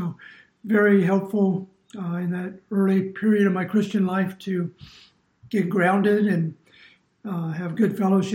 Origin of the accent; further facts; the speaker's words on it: Newark, Ohio, United States; Yeah, I grew up in Ohio, Newark, Ohio, about 30 miles from Columbus.